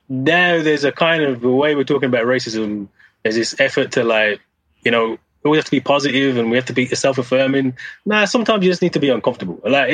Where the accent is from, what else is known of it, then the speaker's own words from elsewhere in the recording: Birmingham, West Midlands, United Kingdom; I'm from Birmingham